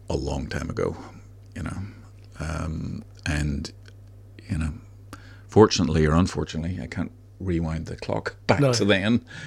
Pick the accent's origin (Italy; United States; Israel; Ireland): Ireland; you know, being Irish, and which is ridiculous